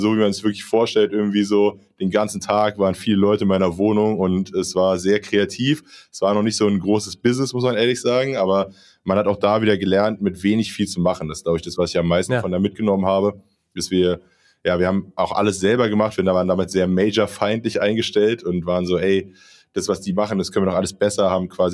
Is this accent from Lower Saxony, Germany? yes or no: no; Berlin, Germany; ich komme aus Berlin, bin hier aufgewachsen